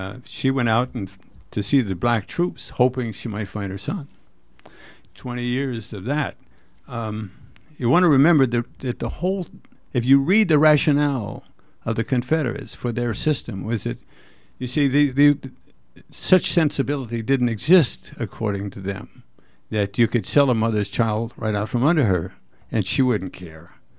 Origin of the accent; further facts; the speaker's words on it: United States; I grew up in the States, and I never knew any of this.